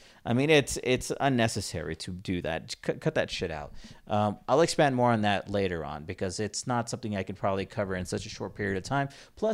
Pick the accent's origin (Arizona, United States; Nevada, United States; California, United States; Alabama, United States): California, United States; Pacoima; This one's hard because I grew up in Pacoima. I grew up listening to hip hop and rap music, and it was glorified.